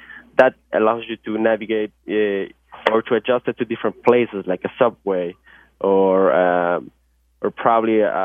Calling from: Guadalajara, Jalisco, Mexico; So today I'm calling from Guadalajara, which is the southwest part of the country in Mexico.

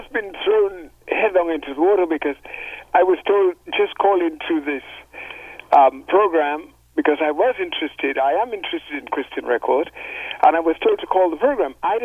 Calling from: Stone Mountain, Georgia, United States; I'm calling in from Stone Mountain, Georgia.

